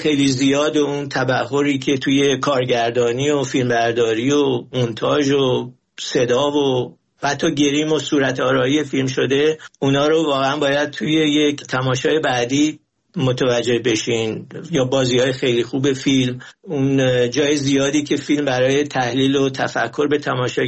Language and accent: Persian; Iran; در مورد من به عنوان یک ایرانی